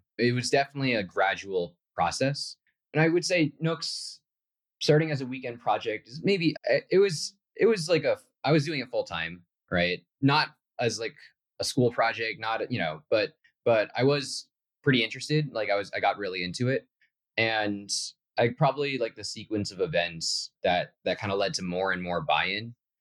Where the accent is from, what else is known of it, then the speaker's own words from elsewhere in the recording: New Jersey, United States; also born or lived in Manhattan; now in Bay Area, United States; I was actually born in Manhattan, grew up in New Jersey, and then came out to the Bay Area for school.